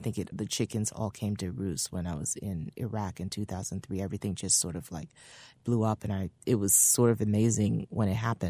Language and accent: English; Liberia; Growing up in Liberia, being Congo meant you were the elite.